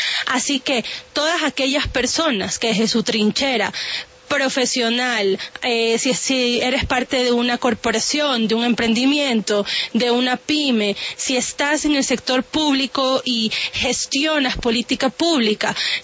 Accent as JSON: {"language": "Spanish", "country": "Ecuador", "said": "efectivamente soy de Ecuador"}